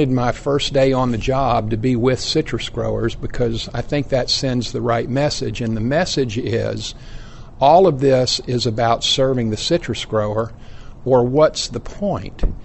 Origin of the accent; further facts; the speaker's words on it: Winter Haven, Florida, United States; Well, I'm a third-generation Floridian. I grew up in Winter Haven, attended the public schools there, and went to the University of Florida undergraduate and law school.